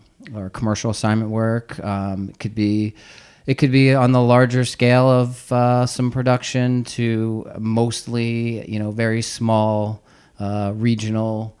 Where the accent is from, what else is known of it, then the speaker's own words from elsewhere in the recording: Pennsylvania, United States; moved away as an adult; now in Carlsbad, United States; I'm now living in Carlsbad, California. I'm originally from Pennsylvania. Went to college there and then moved to San Diego